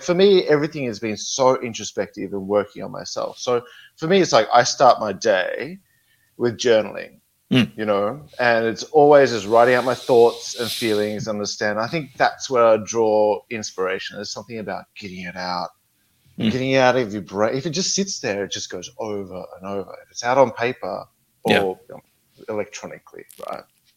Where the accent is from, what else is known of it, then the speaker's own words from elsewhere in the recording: Australia; Okay, so I grew up in a small country town in Australia.